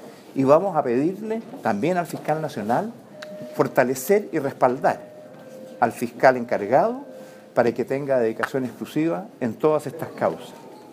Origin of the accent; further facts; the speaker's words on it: Chile; Nos duele como chilenos ver cómo estos niños han sido dejados en sus derechos